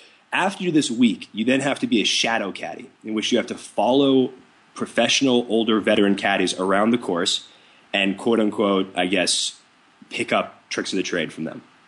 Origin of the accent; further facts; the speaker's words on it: New York, United States; And they realize I'm from New York, and I don't know, I guess they think that's like really cute or whatever.